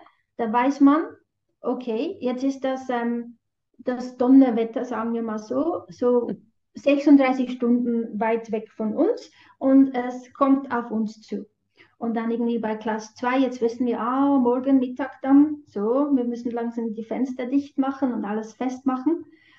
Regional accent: Central Switzerland, Switzerland; so ein bisschen wie der Föhn bei uns in der Zentralschweiz

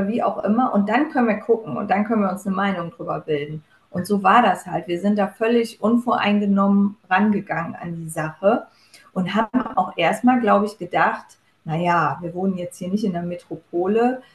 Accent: Gummersbach, North Rhine-Westphalia, Germany; wir kommen aus dem schönen Gummersbach im Bergischen Land und ich lebe hier mit meinem Mann und unseren drei Söhnen

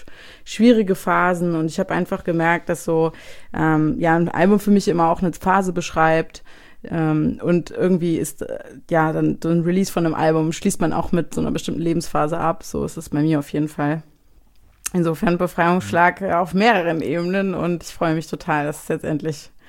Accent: Frankenberg, Hesse, Germany; Na, ich bin halt ursprünglich aufgewachsen in Frankenberg, was sozusagen noch kleiner ist als Marburg. Und die nächste Großstadt, in Anführungszeichen, ist halt Kassel. Das sind 90 Kilometer und in Marburg 40 Kilometer. Und der Rest ist halt Wald.

